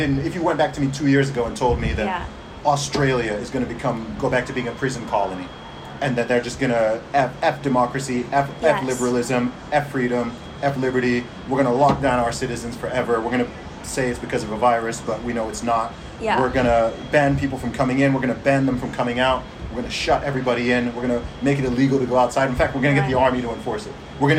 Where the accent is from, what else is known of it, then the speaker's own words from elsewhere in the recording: Saudi Arabia; I grew up in Saudi Arabia, so I'm not, you know, I don't have this notion of, oh, everywhere is a liberal democracy, etc.